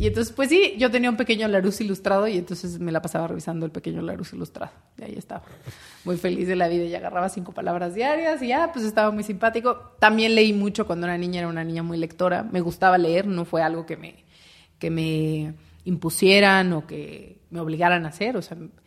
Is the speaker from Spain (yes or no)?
no; Mexico City, Mexico; Sí, yo soy de aquí, de Ciudad de México.